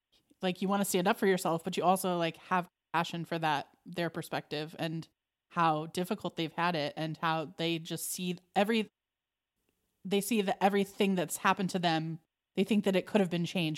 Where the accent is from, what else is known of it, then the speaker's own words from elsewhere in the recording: Indiana, United States; No, I'm actually from Indiana, like Northern Indiana.